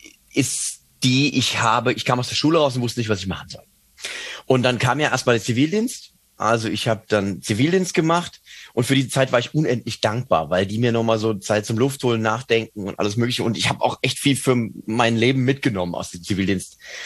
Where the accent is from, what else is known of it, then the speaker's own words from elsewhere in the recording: Mainz, Rhineland-Palatinate, Germany; Also ich bin ja Mainzer. Und als Mainzer ist es natürlich so, dass du einen Zugang zur Bühne findest über die Fasnacht. Also Karneval heißt es woanders, Fasching, aber bei uns heißt es Fasnacht.